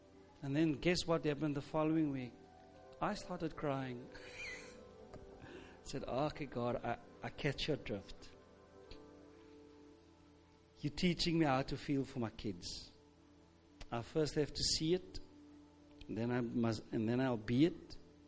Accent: South Africa; I'm from South Africa.

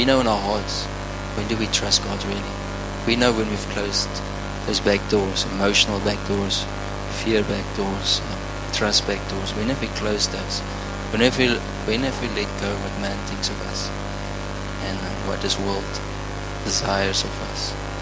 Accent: Cape Town, Western Cape, South Africa; moved away; I came all the way from Cape Town, and I brought my whole family, and I left behind my whole life, you know.

